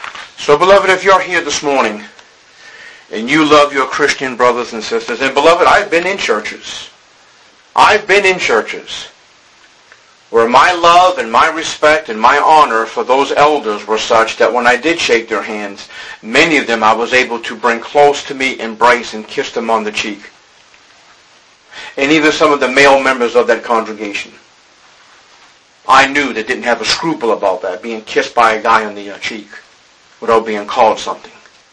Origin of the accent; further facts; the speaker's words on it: Boston, Massachusetts, United States; When I was growing up in Boston, my entire neighborhood was all Italian.